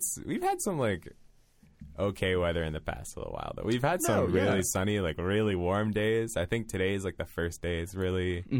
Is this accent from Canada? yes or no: yes; Ottawa, Ontario, Canada; But like I'm from Ottawa, right?